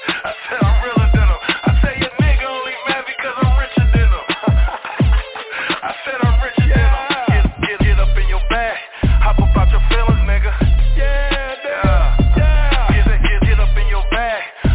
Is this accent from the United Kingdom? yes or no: no; Oakland, California, United States; I'm saying though, I come from Oakland, straight up.